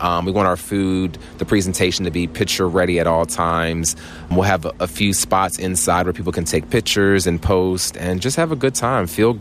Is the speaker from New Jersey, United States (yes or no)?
yes; Cape May, New Jersey, United States; So I'm from Cape May, New Jersey. So we do a lot of events in South Jersey.